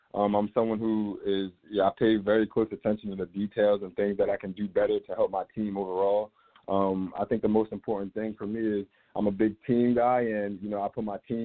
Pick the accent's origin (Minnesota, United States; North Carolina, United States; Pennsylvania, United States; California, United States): Pennsylvania, United States; Philadelphia; also born or lived in Jersey Shore, New Jersey; I was born in Philadelphia originally before my mom moved me out to the Jersey Shore, you know, for better opportunities and things. But, you know, being a Philly kid and growing up in Philly as a young kid